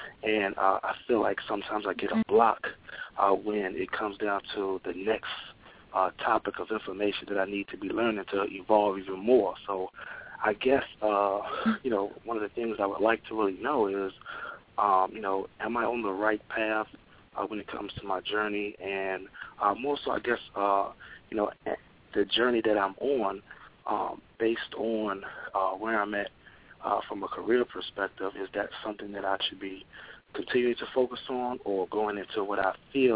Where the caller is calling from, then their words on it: Virginia, United States; I'm calling from Virginia.